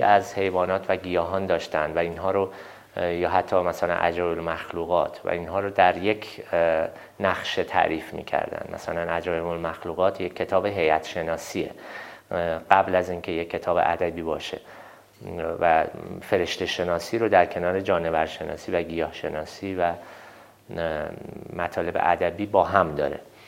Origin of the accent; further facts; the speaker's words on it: Shiraz, Fars, Iran; born there; من بارها باز به زادگاهم شیراز بازگشت کردم